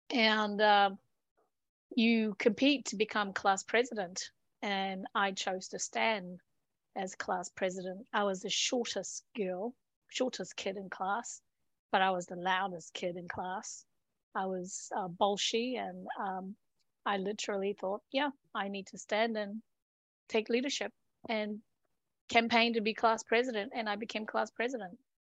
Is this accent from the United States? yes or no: no; Malaysia; also born or lived in South Korea / Australia; now in New Zealand; I was born in Korea, raised in Malaysia and Australia before coming to New Zealand.